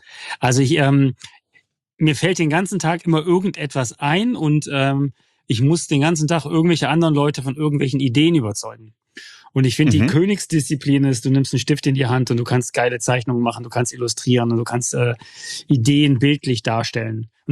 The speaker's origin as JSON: {"language": "German", "town": "Wuppertal", "region": "North Rhine-Westphalia", "country": "Germany", "tie": "born or raised there", "said": "Also ich bin ja so der inoffizielle Oberbürgermeister von Wuppertal. Ne? Also ich bin ja gebürtiger Wuppertaler. Die schönste Stadt der Welt"}